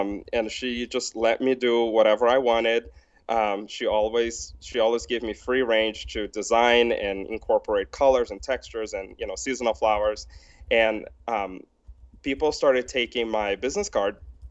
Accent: Brazil; English is a second language; moved away as an adult; now in Billings, United States; I'm from Brazil. I moved to Montana in 2008 when I got a full ride scholarship to go to Rocky Mountain College in Billings. And I moved from Brazil

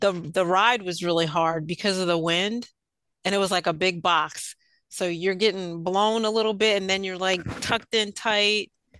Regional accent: New York, United States; also born or lived in Florida / Gambia; No, I grew up in New York. I lived

